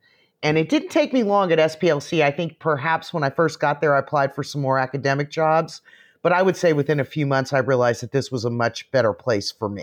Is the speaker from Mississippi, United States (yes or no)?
no; Palm Springs, California, United States; I grew up actually in Palm Springs, California. My dad was the mayor of Palm Springs, California, if you can believe it, back in the 1970s